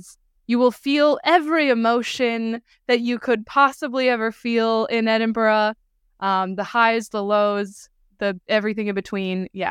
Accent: Saskatoon, Saskatchewan, Canada; that's my hometown fringe

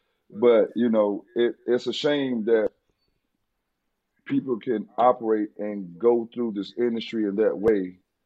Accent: Tallahassee, Florida, United States; because I'm from Tallahassee. Their first dispensary was here. I'm the hometown hero here.

